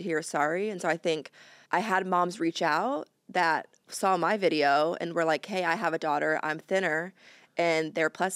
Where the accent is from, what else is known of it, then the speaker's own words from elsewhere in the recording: Missouri, United States; Yeah, so I grew up in Missouri, just like a typical Midwest